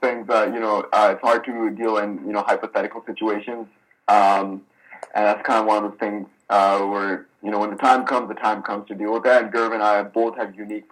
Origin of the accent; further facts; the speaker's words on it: Canada; We're from Canada, but we're very proud of our Indian heritage.